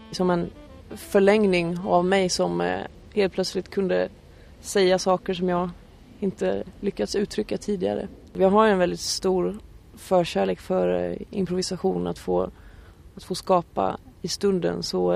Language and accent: Swedish; Jönköping County, Sweden; Och då började jag spela på kulturskolan i Jönköpingstrakten där jag kommer ifrån.